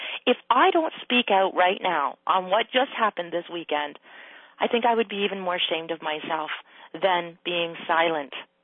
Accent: Canada; and even here in Canada because I'm Canadian.

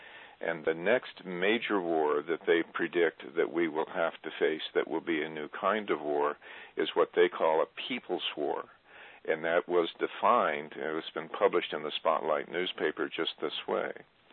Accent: Texas, United States; I come from Texas

